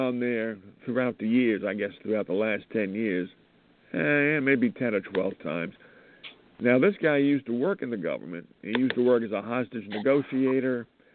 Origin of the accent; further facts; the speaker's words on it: Missouri, United States; give me evidence. I'm from Missouri.